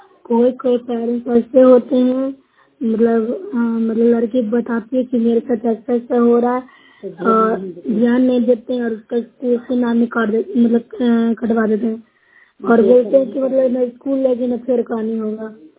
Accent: Bihar, India; मैं नौसरा ब्लॉक से हूँ, जिला नालंदा की रहने वाली हूँ।

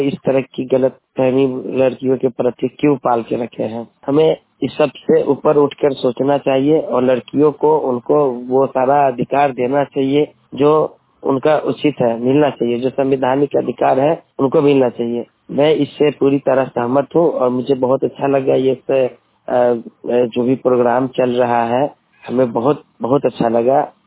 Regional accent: Muzaffarpur, Bihar, India; मैं बिहार जिला मुजफ्फरपुर से हूँ।

